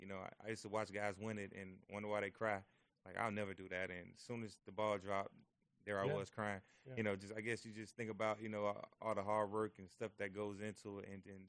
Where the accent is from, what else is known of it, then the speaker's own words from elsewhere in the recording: Miami, Florida, United States; You know, I'm from Miami, Florida, so it was great to just stay home.